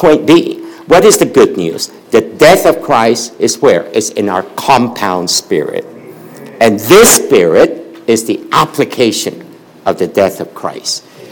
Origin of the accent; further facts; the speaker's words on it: Philippines; growing up in the Philippines, we have to go to two educational systems, the English system and then the Chinese system, which I absolutely hate. But my father said, you are Chinese, you have to go to Chinese school.